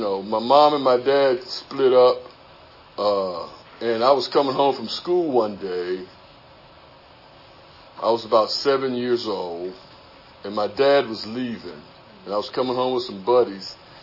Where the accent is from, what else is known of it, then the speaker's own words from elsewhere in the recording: Savannah, Georgia, United States; I'm from Savannah, Georgia. And I was going home to see my brother